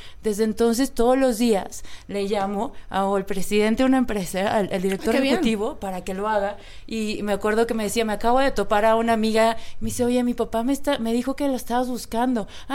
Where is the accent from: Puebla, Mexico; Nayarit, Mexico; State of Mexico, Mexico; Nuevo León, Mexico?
Nuevo León, Mexico; Monterrey; yo que soy de Monterrey